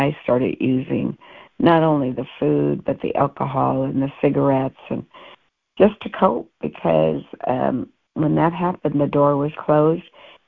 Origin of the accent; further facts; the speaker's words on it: North Dakota, United States; And I grew up in North Dakota. My dad used alcohol, and we did the geographical move.